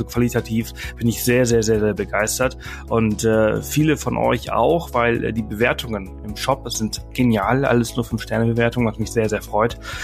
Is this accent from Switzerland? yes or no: no; Balearic Islands, Spain; Ich bin Mallorquiner, ich komme aus Mallorca